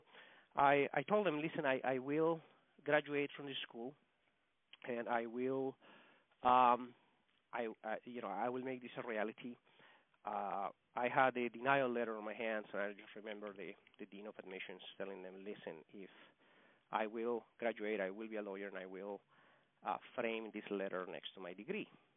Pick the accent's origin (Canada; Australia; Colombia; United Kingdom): Colombia; English is a second language; moved away as an adult; now in United States; So I came to the States in 2000, and so what happens is I didn't speak English, and I couldn't. I had just graduated high school, and so I'm from Colombia